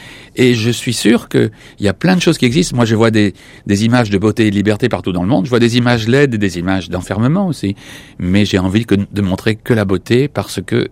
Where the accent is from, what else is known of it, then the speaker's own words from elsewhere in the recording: Madagascar; born there; also born or lived in Saint-Pierre-et-Miquelon / Cameroon; Je suis né à Madagascar, j'ai vécu à Saint-Pierre-et-Miquelon au Cameroun.